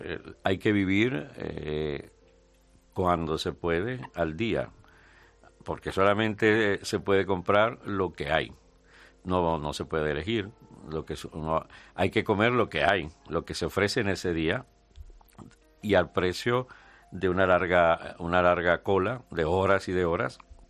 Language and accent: Spanish; Maracaibo, Zulia, Venezuela; yo soy de Maracaibo, al occidente, totalmente al otro extremo de Venezuela